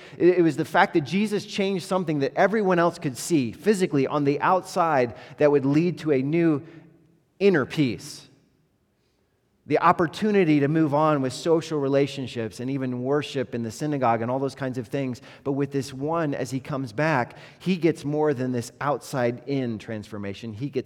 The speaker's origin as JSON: {"language": "English", "country": "United States", "said": "As American, you know, Western people, urban people, progressive people"}